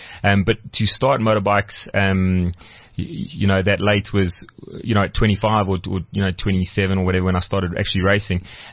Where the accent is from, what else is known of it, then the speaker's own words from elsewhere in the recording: Kempton Park, Gauteng, South Africa; We moved over to the Veld, and where I grew up in Kempton Park, there were some old tennis courts